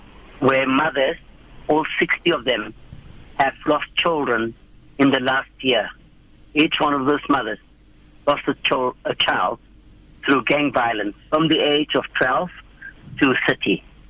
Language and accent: English; South Africa; as South African citizens, we need to stand up for our rights. We need to take our place.